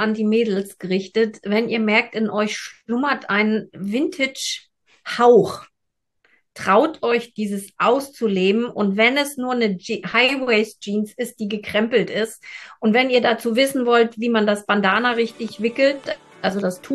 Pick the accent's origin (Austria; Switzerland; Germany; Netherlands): Germany; East Germany; Ja, ich bin ein Kind der 80er und aufgewachsen in der DDR.